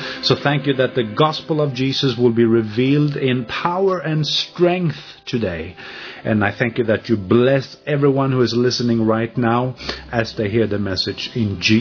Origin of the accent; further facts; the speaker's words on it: Smögen, Västra Götaland, Sweden; English is a second language; I come from Smergen originally on the west coast, but today I live in Svanesund together with my wife.